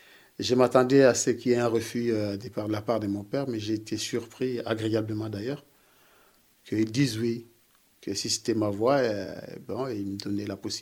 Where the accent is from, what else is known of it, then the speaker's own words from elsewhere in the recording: Kinshasa, DR Congo; Donc, je suis originaire du Congo, Kinshasa. Donc, je suis né il y a 48 ans à Kinshasa.